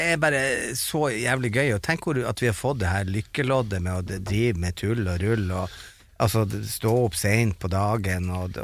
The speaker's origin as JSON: {"language": "Norwegian", "town": "Bodø", "region": "Nordland", "country": "Norway", "said": "vi som satt hjemme i Bodø og så på det"}